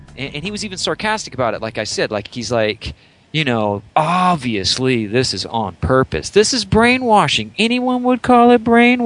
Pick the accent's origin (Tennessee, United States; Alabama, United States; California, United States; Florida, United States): Alabama, United States; I grew up in Alabama. That was almost practically shoved down my throat.